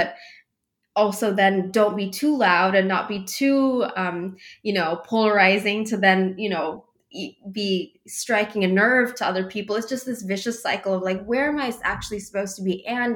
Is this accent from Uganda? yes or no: no; Mombasa, Mombasa County, Kenya; moved away as an adult; now in Minneapolis, United States; growing up in Mombasa, it's just everyone is kind of this beautiful blend. It really is a very special place. It's unlike the capital city in the sense that it really is just such a hodgepodge, such a melting pot